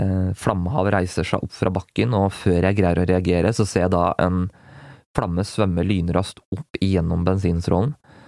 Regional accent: Gjøvik, Innlandet, Norway; Jeg var alene hjemme på Gjøvik.

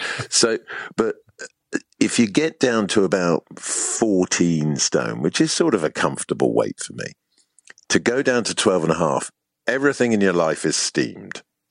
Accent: Ireland; No, I obviously, because of the way I sound, I wear my Irishness lightly. But inside, absolutely. And, you know, I've never had another passport.

